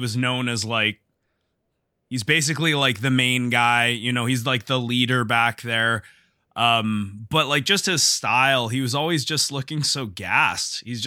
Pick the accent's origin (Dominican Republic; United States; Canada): Canada; I'm Canadian